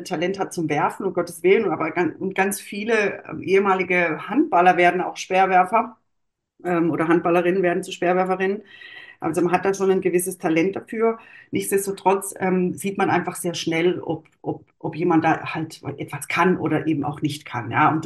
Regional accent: Baden-Württemberg, Germany; ist aber im Grunde ja eine Ausfahrt vor Rust. Und da komme ich her, da bin ich aufgewachsen.

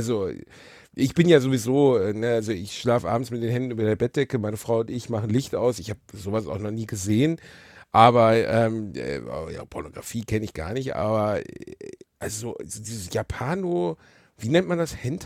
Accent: North Rhine-Westphalia, Germany; Ich bin aus dem Ruhrpott.

